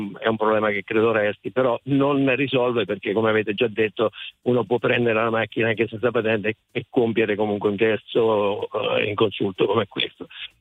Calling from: Fermo, Marche, Italy; Siamo da Fermo.

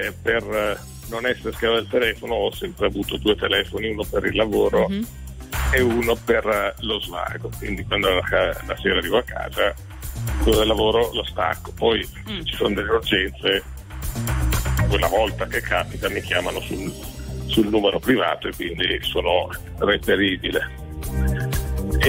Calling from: San Felice del Benaco, Lombardy, Italy; Allora, siamo da San Felice del Benaco, sul lago di Garda.

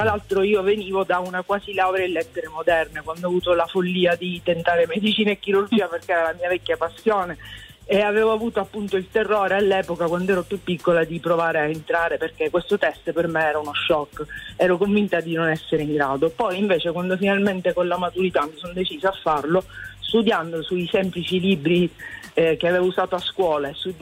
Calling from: Turin, Piedmont, Italy; Sì, ci sono da Torino, buongiorno.

